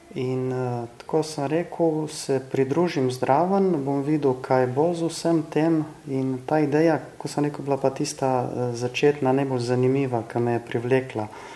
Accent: Nova Gorica, Goriška, Slovenia; No ja, jaz sem iz Nove Gorice, ja

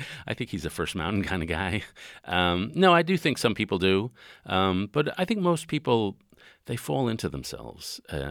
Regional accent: New York City, New York, United States; I grew up in New York City, and there's an understanding that you won't talk to your neighbors in the elevator or on the hallway

